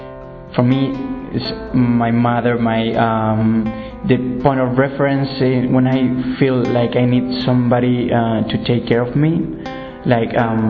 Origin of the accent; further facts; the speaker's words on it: Madrid, Community of Madrid, Spain; soy de España, de Madrid, tengo 23 años